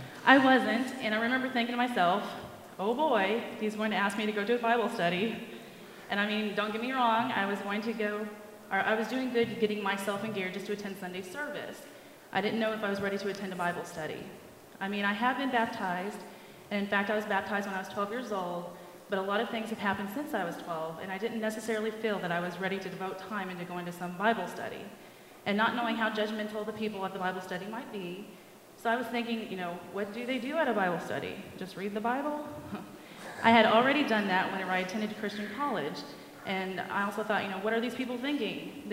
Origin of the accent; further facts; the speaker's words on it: Stockton, Missouri, United States; now in Michigan, United States; I know Randy just said that, but I thought I'd say it again. I'm from Stockton, Missouri. I moved up here to Michigan in the fall of 2005.